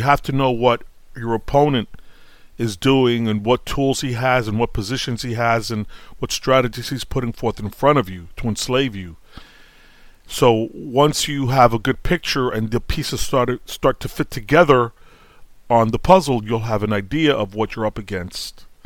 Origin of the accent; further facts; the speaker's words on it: Brooklyn, New York, United States; I was brought up on welfare in Brooklyn, you know, my, a single parent. My pops died when I was 6 years old. Came up really hard in the tenement.